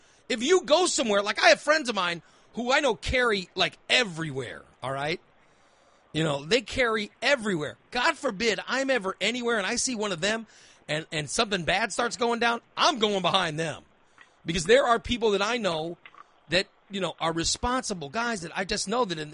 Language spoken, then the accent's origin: English; Illinois, United States; I grew up in Macoupin County. I was shooting guns when I was 11 years old.